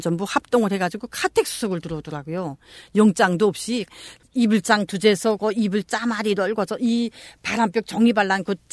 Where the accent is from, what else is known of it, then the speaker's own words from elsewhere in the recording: Jeongju, North Pyongan, North Korea; moved away as an adult; also born or lived in North Hamgyong; now in South Korea; 평안북도 정주에서 네. 한 30년을 살았어요.